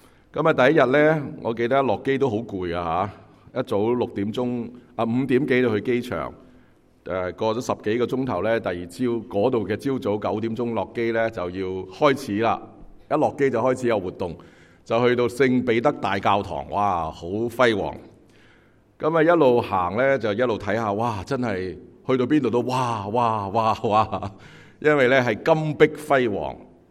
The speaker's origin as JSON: {"language": "Cantonese", "region": "Guangdong", "country": "China", "said": "可能我哋广东人都系咧已经系移民咗好耐啊"}